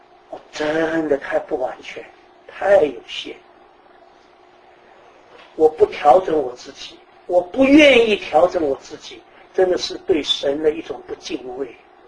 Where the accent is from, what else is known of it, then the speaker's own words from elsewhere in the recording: China; now in United States; 我们中国人到美国来就很清楚了哈。